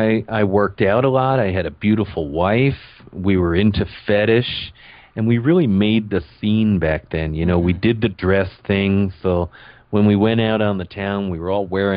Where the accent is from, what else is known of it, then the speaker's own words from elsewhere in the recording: New Jersey, United States; I was a young kid. I was a doctor's son growing up in Hudson County, New Jersey.